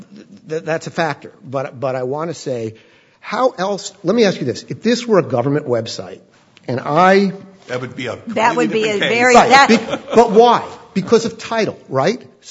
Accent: New York City, New York, United States; I mean, I grew up in New York City.

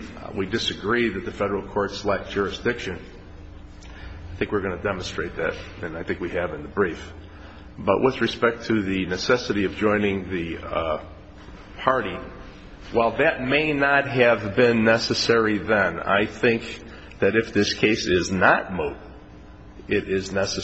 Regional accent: Las Vegas, Nevada, United States; I'm an attorney from Las Vegas, Nevada.

